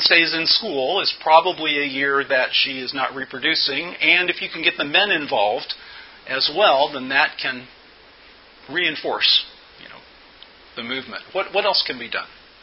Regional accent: United States; Eu vou dizer-lhes que eu sou americano. Não sei nada acerca desta cultura. I'm an American.

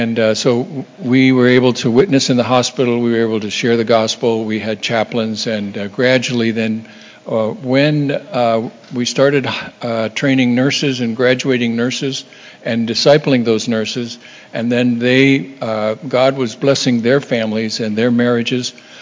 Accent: Cambodia; also born or lived in Vietnam / Thailand; although I grew up in Cambodia and spent time in Cambodia and Vietnam and even Thailand

